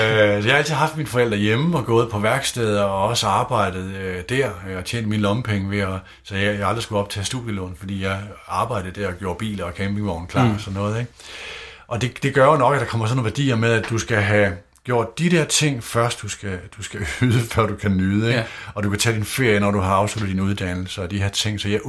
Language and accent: Danish; Nørre Sundby, North Denmark Region, Denmark; Jeg startede som avisbud hjemme i Nørre Sundby